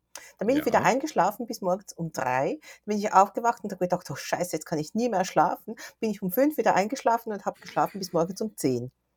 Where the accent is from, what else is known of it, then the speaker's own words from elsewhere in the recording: South Korea; bei uns ist wahnsinnig, also bei uns in Korea, Entschuldigung, ist es, also es war 25 Grad, hohe Luftfeuchtigkeit.